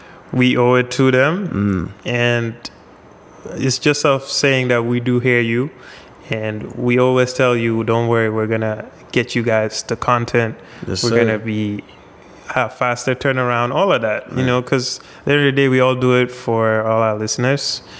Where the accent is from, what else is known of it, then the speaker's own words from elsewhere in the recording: Gambia; now in United States; I didn't grow up in the U.S. And clearly, growing to school in Gambia, growing up in West Africa or Africa, there's no such thing as this is a Black History Month.